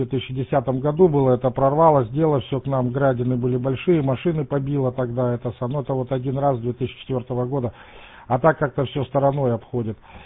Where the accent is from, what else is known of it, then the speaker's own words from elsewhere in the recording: Kyrgyzstan; moved away; я сам родом из Киргизии, супруга, две дочери тоже в Киргизии